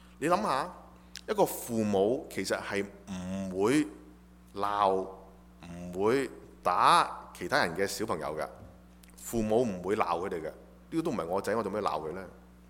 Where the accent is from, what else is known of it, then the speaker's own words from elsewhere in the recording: China; 呢、這個其實呢個嘅概念對我哋華人，對我哋中國人嚟講係唔陌生嘅。